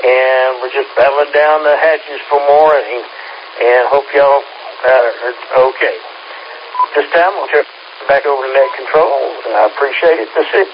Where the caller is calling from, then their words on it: Roberta, Georgia, United States; I'm calling from Roberta, Georgia, in southwest Georgia. That's 125 miles southwest of Atlanta.